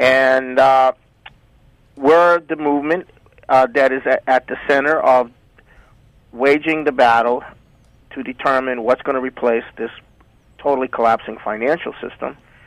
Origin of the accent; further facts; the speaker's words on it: Canada; also born or lived in Mexico / United States; No, I was born in Mexico, but I was partly raised in Canada and partly raised in the United States. My mother's Canadian.